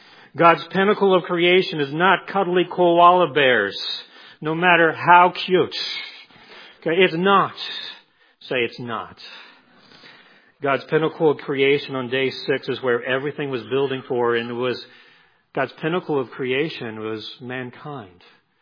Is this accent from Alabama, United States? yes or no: no; Oklahoma, United States; although I love my hometown, Oklahoma, and my home state.